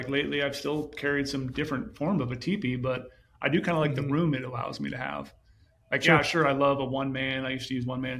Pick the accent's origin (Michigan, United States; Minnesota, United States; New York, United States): Minnesota, United States; And because I wasn't fortunate to grow up in the West. I grew up in Minnesota.